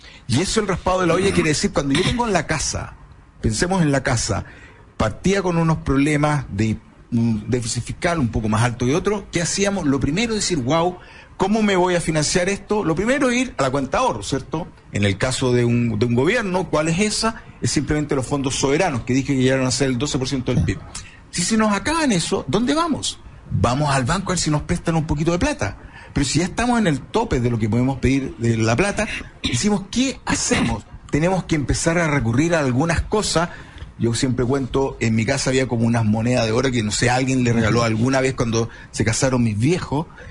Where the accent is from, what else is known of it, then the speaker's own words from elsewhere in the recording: Chile; que todos los ciudadanos, como chilenos, tenemos que entender